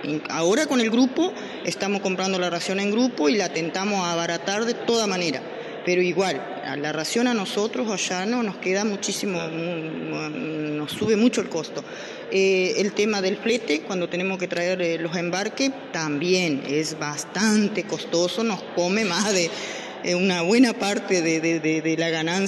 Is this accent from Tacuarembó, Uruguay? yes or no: yes; Paso de los Toros, Tacuarembó, Uruguay; born there; De nacimiento soy isabelina, soy de Pozo Los Toros, pero hace más de como 40 años que estoy en el norte. Y bueno, hoy mi raíz es allá.